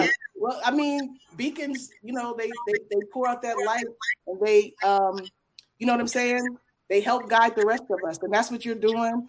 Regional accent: Brooklyn, New York, United States; And you know, I don't know if you know this, but at parties, I'm from Brooklyn.

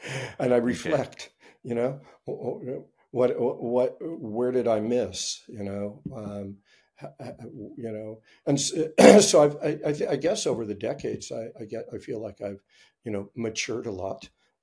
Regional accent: California, United States; whenever people ask me where I'm from, I always say I'm from California, not from the United States, because we're definitely, a different outlook.

